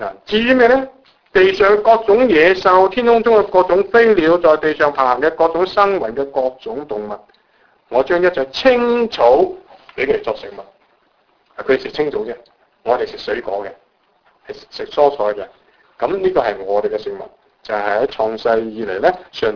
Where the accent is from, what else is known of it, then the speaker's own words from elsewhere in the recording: China; 如果用我哋中國人講啊，就係正合吾意